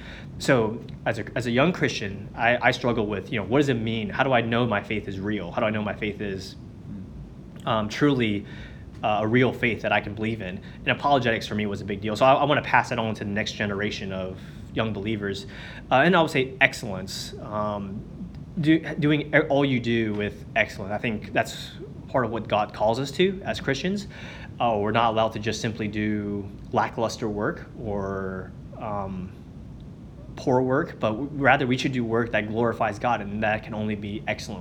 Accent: Louisiana, United States; I think the biggest example I can give is growing up in Louisiana, football is king, American football.

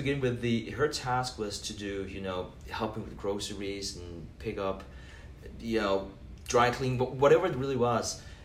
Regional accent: Denmark; English is a second language; moved away as an adult; I'm born and raised in Denmark.

